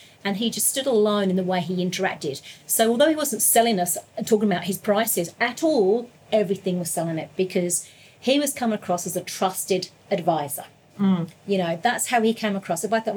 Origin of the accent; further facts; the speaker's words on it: England, United Kingdom; and I grew up in England.